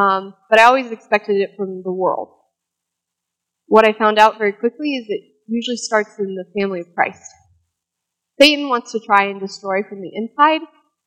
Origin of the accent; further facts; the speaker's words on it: United States; I'm the American. I have a car. I've always had a washing machine, you know. I have not had the same life experience growing up.